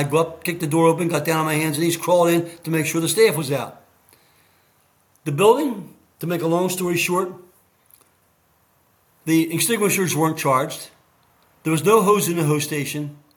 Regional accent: Marcus Hook, Pennsylvania, United States; I grew up in Marcus Hook.

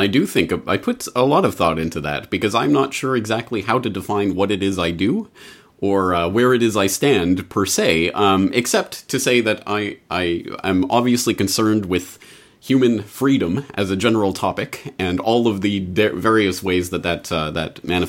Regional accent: Canada; moved away as an adult; also born or lived in Dublin, Ireland; I am Canadian by birth. English by heritage. Both my parents are from northeastern England. They're Geordies. But I was a Canadian by birth and lived there for the first 22 years of my life before heading off to Dublin

